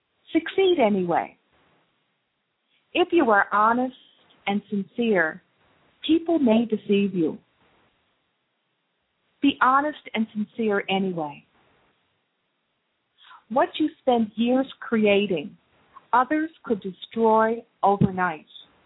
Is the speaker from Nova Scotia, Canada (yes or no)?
yes; Cape Breton Island, Nova Scotia, Canada; although I'm from Cape Breton Island, I leave the island, but I take the ancestry and the energy of the people with me through my accent.